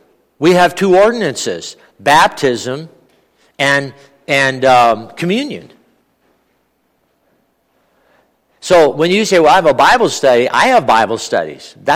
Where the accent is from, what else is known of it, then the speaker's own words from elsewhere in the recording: Los Angeles, California, United States; I'm from Los Angeles, a small town out on the West Coast that's incredibly liberal.